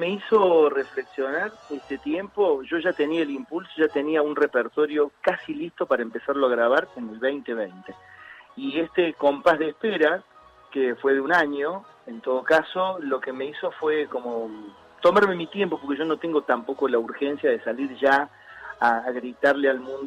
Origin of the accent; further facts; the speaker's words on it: Córdoba, Argentina; born there; desde una zamba, porque nací en Córdoba